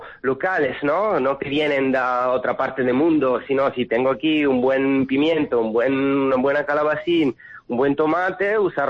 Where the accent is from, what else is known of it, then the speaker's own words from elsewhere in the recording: Asti, Piedmont, Italy; Spanish is a second language; De Torino, en verdad de Asti, que es cerca de Torino, en el norte.